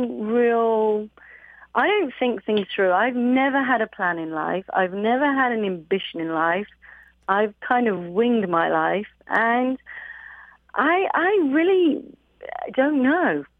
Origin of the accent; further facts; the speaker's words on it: England, United Kingdom; You know, I'm English.